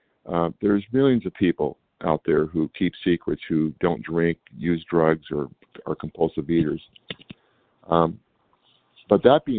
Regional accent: California, United States; I'm from California.

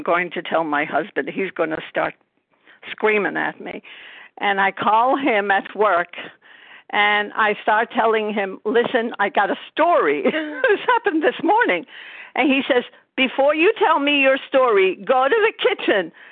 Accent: Brooklyn, New York, United States; I'm from Brooklyn, New York, recovered and grateful, so grateful.

